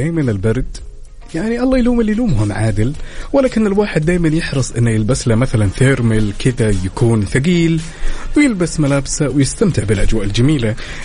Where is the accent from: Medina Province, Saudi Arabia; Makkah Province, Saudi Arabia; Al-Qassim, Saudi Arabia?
Makkah Province, Saudi Arabia; Jeddah; يا ولد هذا أنا وإنت من جدة